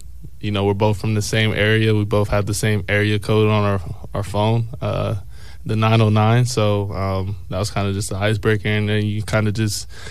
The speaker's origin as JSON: {"language": "English", "region": "California", "country": "United States", "said": "I'm from the Inland Empire."}